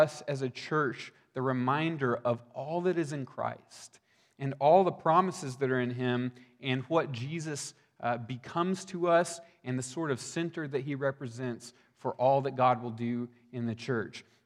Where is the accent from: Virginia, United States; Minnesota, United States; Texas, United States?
Texas, United States; moved away; I've lived in Oregon for 10 years now. Originally, I'm from Texas.